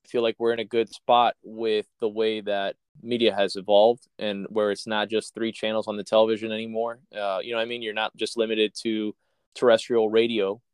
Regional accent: Miami, Florida, United States; my wife and I are Cuban. We grew up in Miami in the Cuban culture.

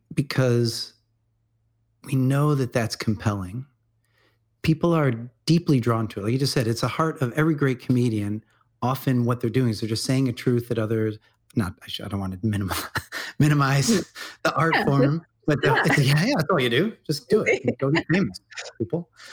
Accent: Midwest, United States; I grew up in the Midwest. So there's even more of a culture of being careful in a way.

